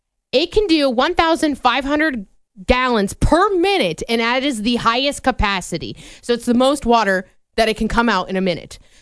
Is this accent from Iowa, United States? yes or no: yes; Vinton, Iowa, United States; I know in my hometown we have a Riverside Park in Vinton.